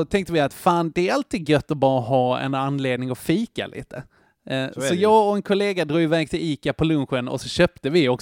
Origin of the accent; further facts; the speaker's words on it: Skåne, Sweden; som skåning